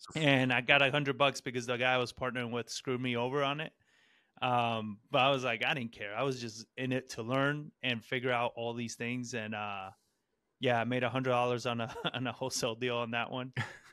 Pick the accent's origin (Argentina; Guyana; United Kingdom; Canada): Argentina; now in San Antonio, United States; And because I'm from Argentina, I speak Spanish. I speak fluent Spanish. So in San Antonio, that's a great skill to have.